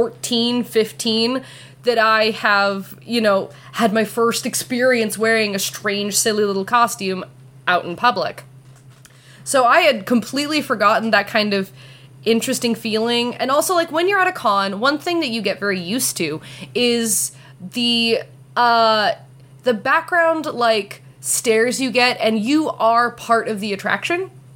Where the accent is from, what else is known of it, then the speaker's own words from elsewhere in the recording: Canada; no, I'm Canadian